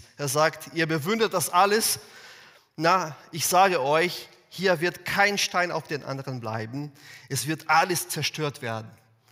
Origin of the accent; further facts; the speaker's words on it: Brazil; born there; German is a second language; Ich bin gebürtiger Brasilianer und deshalb kann mein Deutsch da und hier ein bisschen komisch klingen.